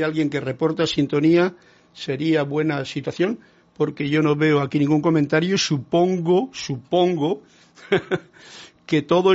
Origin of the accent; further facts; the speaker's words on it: San Carlos, Maldonado, Uruguay; de San Carlos, Uruguay.